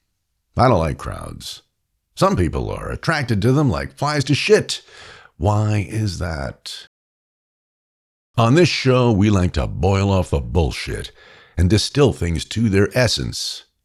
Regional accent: New York, United States; As a kid growing up in New York, I was sometimes invited to join friends in Times Square for the annual New Year's Eve shit show.

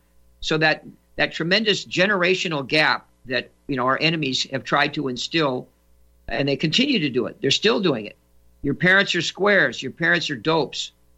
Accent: Santa Monica, California, United States; That's my hometown. So Santa Monica is a small community.

